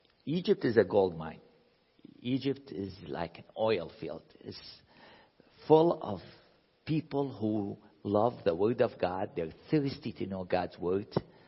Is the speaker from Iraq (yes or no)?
yes; Iraq; I'm from Iraq